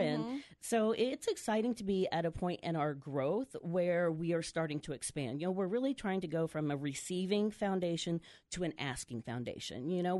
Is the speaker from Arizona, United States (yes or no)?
yes; Yuma, Arizona, United States; I grew up in Yuma. And so I was Palmcroft, Woodard, COFA. And, lived in Yuma, you know, my whole life except for when I went off to college.